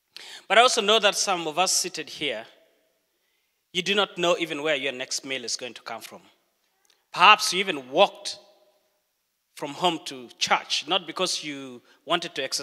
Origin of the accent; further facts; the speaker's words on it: Uganda; now in Canada; I'm not a typical Canadian. I'm an immigrant, okay? I am an immigrant. I come from Uganda.